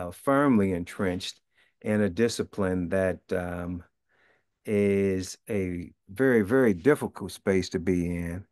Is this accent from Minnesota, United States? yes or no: no; St. Louis, Missouri, United States; I was raised in St. Louis, Missouri, for the most part, and I lived there until I, went away to school.